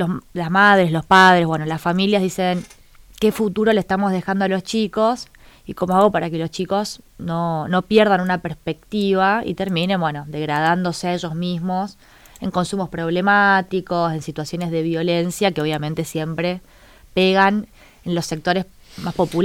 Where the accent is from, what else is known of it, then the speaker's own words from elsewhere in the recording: Rosario, Santa Fe, Argentina; yo soy rosarina